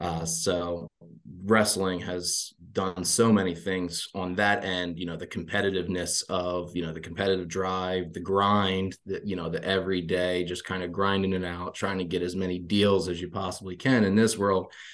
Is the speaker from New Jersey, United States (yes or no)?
yes; New Jersey, United States; Absolutely. Yep. Born and raised in New Jersey. Started wrestling at the age of four up there.